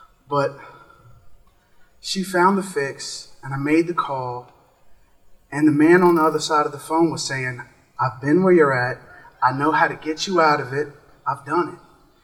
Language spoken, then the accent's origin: English; Richmond, Virginia, United States; I'm from Richmond, Virginia. I'm 27.